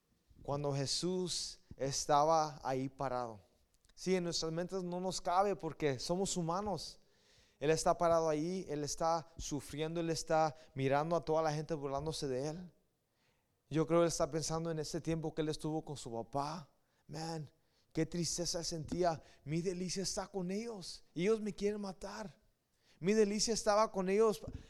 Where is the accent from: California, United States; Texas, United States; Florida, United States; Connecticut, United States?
California, United States; Los Angeles; nosotros crecimos en Boa Heights. Había una casa donde vivíamos arriba en la Wabash.